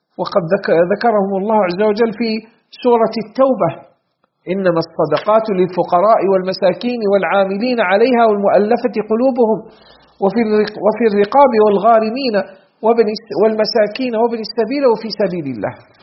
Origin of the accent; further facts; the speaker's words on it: Algeria; بلدنا الجزائر